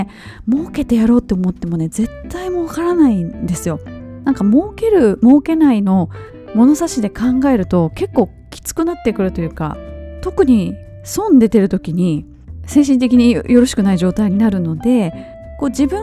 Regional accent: Kansai, Japan; 日本語の発音等に関しても、まあ関西出身なので、イントネーションがちょっとねおかしかったりすることもあるとは思うんですけれども

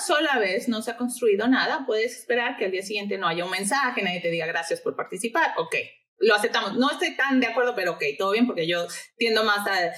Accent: Mexico; siendo mexicana, viniendo de un lugar donde el reggaetón no es exactamente la música que más escuchamos

